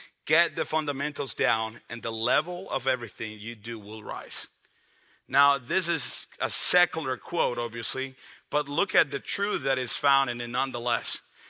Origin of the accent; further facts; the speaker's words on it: Dominican Republic; I grew up in the Dominican Republic, so as you could imagine, baseball is the everything.